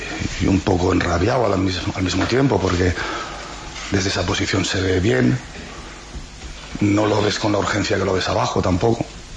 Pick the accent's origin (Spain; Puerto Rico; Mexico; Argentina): Spain; now in Tenerife, Spain; Yo no voy a decir que soy un canario más, porque yo sería género idiota, porque soy un peninsular, un godo, en ese sentido.